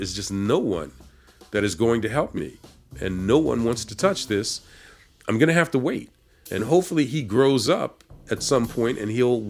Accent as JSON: {"language": "English", "town": "Philadelphia", "region": "Pennsylvania", "country": "United States", "said": "You know, I'm being from Philly. I mean, you don't play people."}